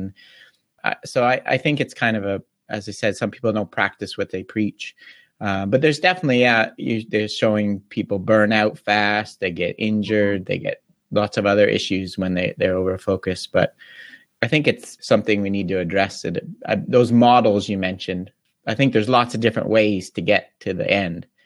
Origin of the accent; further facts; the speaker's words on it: Canada; because I'm from Canada